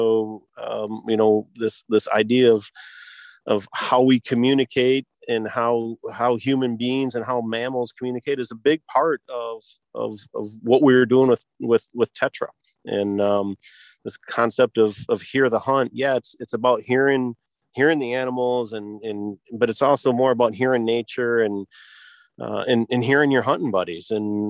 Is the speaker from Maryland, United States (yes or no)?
no; Michigan, United States; Yeah. Well, it's, you know, I was born and raised in Michigan